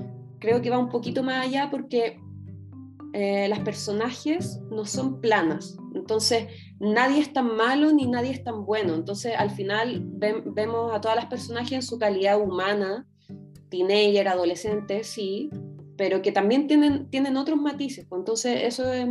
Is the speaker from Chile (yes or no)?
yes; Chile; porque en realidad ya somos chilenos, somos chilenas, y nos gusta el morbo